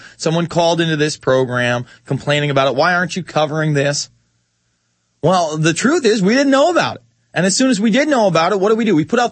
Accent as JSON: {"language": "English", "region": "New York", "country": "United States", "tie": "born or raised there", "said": "A lot of people out in Albany, New York, very close to my hometown, very close to my heart indeed."}